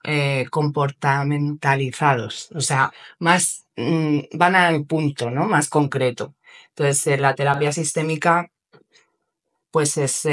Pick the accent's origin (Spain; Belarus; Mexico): Spain; Madrid, Community of Madrid; Yo que vengo de Madrid, de una ciudad demasiado grande ya para mí, me gusta la tranquilidad.